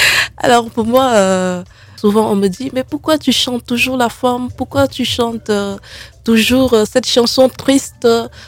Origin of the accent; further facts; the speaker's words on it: Moundou, Logone Occidental, Chad; also born or lived in Doba / N'Djamena; je suis née à Doba, dans le sud du Tchad. J'ai grandi à Moundou et puis à N'Djamena.